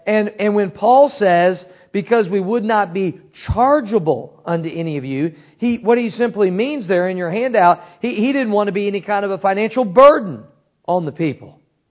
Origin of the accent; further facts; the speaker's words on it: Cape Girardeau, Missouri, United States; We've got a fella that we're helping out right now that's starting a church in my hometown, Cape Girardeau, Missouri.